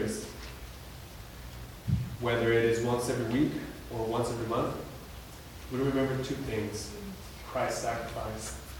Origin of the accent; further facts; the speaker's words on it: California, United States; growing up in California, I was Dodgers and Clippers and Kings.